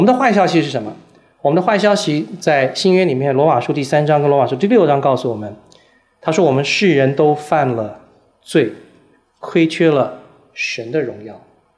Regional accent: China; 第一个，我们中国人对罪这个字的概念

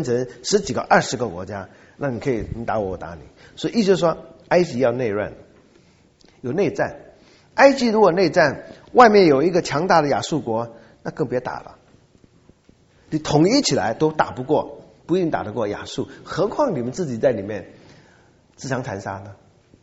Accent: China; 这是我们中国人历史学家常常会说的，天下呢分久必合，合久必分

